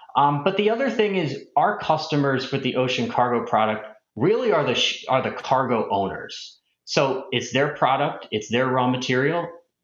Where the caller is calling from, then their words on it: Westport, Connecticut, United States; I'm coming in from Westport, Connecticut, and Happy to be here today